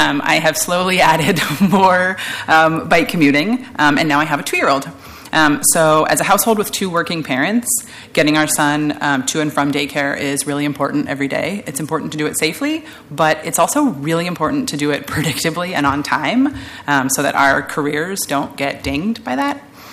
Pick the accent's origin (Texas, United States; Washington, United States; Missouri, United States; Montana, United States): Montana, United States; now in Portland, United States; as I absolutely had to do in my home state of Montana, was a really big reason why.